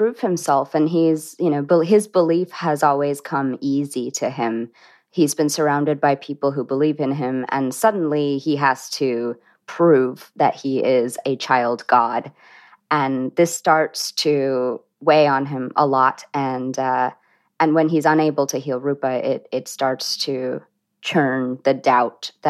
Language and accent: English; Sri Lanka; I was born in Sri Lanka. I'm Tamil, and my family is Hindu. You know, my early childhood was spent during the Sri Lankan Civil War, and it was fairly dangerous.